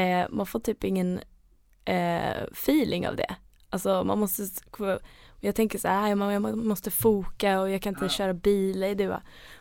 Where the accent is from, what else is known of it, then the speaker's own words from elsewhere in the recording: Sundbyberg, Stockholm County, Sweden; Jag är uppväxt i Sundbyberg, som är en förort i Stockholm.